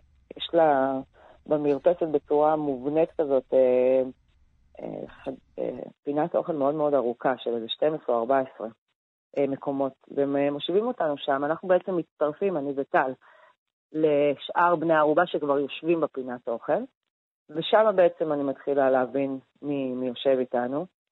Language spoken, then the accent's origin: Hebrew; Be'eri, Southern District, Israel; מקיבוץ ברי